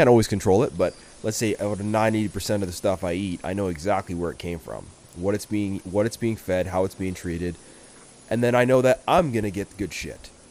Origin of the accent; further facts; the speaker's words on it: Alberta, Canada; where are you from? I go, I'm from Canada. And people ask me, like, what about, you know, what do I like to do, what I am? I just end up listing off Alberta shit, right?